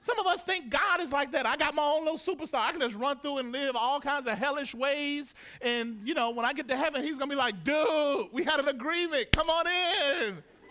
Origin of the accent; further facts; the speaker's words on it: the South, United States; See, I grew up in the South, and there were cultural rules in the South.